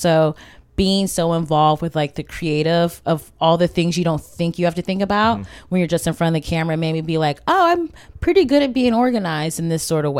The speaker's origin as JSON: {"language": "English", "town": "Cleveland", "region": "Ohio", "country": "United States", "said": "So Vanessa and I really bond because we're both from Cleveland, Ohio."}